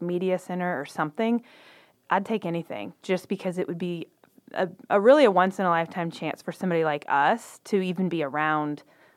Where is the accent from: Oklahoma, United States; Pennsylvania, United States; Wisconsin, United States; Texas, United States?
Texas, United States; Waco; I asked for him because we're both from Waco, and I wanted to hear his story.